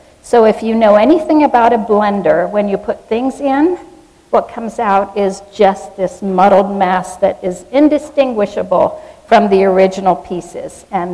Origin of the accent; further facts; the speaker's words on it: Wellsville, New York, United States; And I am from a family with 12 children who grew up in Wellsville, New York.